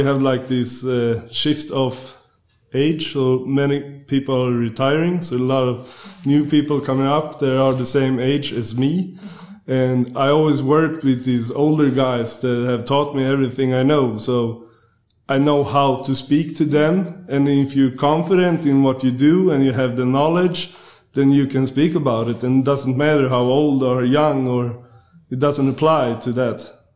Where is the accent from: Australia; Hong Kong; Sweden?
Sweden; English is a second language; I come from Sweden.